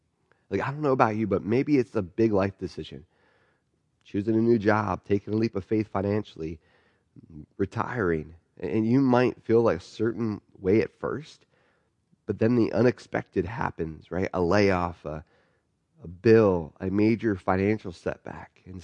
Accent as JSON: {"language": "English", "region": "Pennsylvania", "country": "United States", "said": "I'm from Pennsylvania, so I'm used to driving in the snow."}